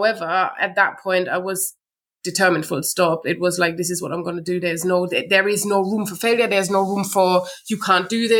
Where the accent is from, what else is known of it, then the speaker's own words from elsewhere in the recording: Hesse, Germany; English is a second language; I grew up in Germany, in the middle of Germany, near Frankfurt, which is a big town. Kind of stayed there through my childhood, pretty much, where my parents were kind of coming more from the south, but that's where I grew up.